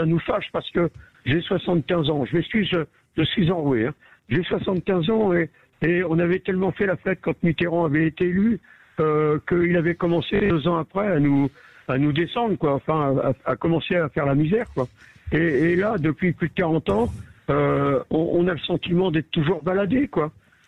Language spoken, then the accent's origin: French; Auvergne-Rhône-Alpes, France; Moi, je suis auvergnat